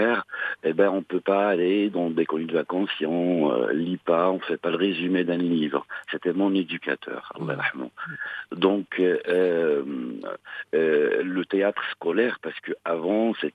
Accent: Moulay Driss, Morocco; Donc c'est une petite ville, je suis natif de Mouledris.

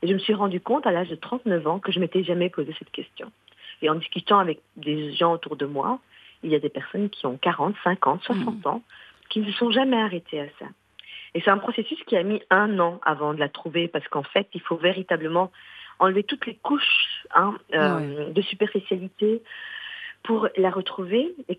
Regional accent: Morocco; Dans mon pays d'origine que j'aime tellement, le Maroc.

